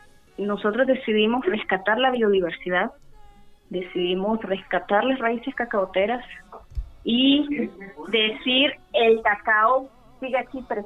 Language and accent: Spanish; Nicaragua; moved away; Como nicaragüense, el cacao está presente en mi vida desde que nací.